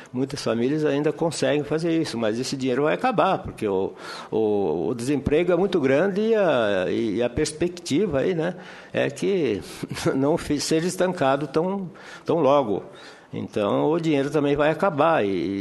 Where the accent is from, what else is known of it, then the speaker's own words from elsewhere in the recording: Francisco Beltrão, Paraná, Brazil; Eu sou do interior do Paraná, na cidade de Francisco Beltrão.